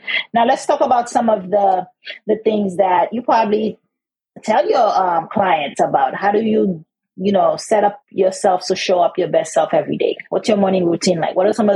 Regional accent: Haiti; I'm from Haiti, and sometimes we don't always have fresh, clean water.

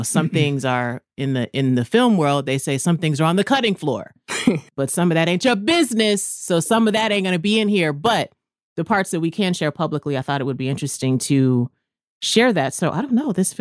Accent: San Antonio, Texas, United States; My story was I left San Antonio. That was my hometown. So I left San Antonio with a list from my youth pastor.

